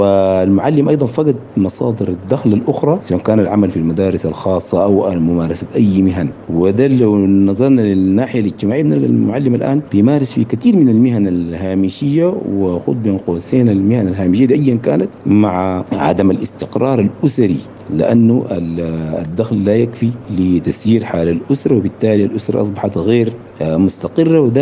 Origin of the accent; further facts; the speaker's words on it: Sudan; نستطيع أن نعيش كسودانيين في ظل وطن يسع الجميع